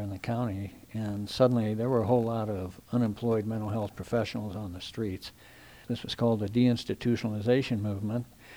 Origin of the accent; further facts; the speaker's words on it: Ohio, United States; moved away as an adult; now in Mendocino, United States; I came here in 1970 to work at Mendocino State Hospital. I came here to do my psychology internship. I came from Ohio.